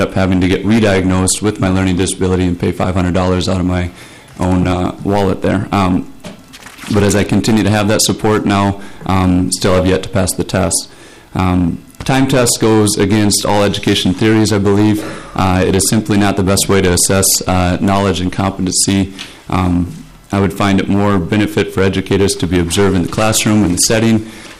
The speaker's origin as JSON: {"language": "English", "town": "Pillager", "region": "Minnesota", "country": "United States", "said": "Again, I'm from Pillager, Minnesota, an art teacher."}